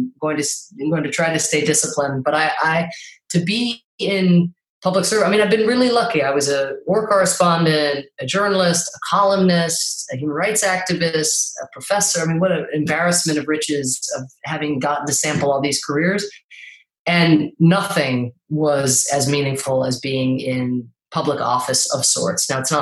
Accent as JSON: {"language": "English", "country": "Ireland", "said": "I'm Irish. I can't be president or vice president for that matter."}